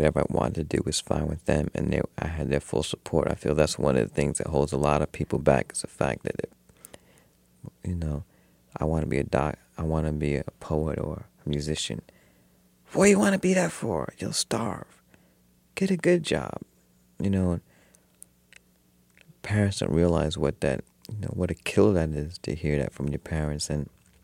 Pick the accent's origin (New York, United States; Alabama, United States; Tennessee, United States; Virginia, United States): New York, United States; Brooklyn; also born or lived in Atlanta, United States; Yes, I was born in Atlanta too, but grew up in Brooklyn.